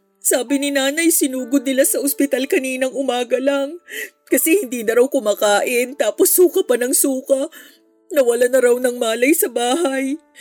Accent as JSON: {"language": "Tagalog", "town": "Sorsogon", "region": "Bicol Region", "country": "Philippines", "said": "Kaso ang pinakamalapit naming kamag-anak ay nasa Albay pa, tapos taga-Sursugun kami."}